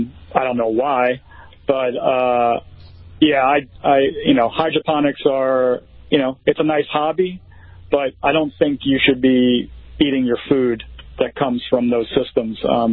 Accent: Queens, New York, United States; Well, I grew up in Queens

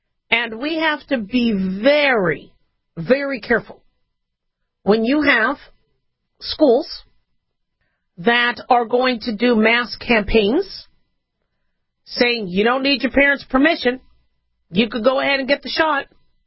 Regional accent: California, United States; born there; So I was born in California. I'd love to go back and live there.

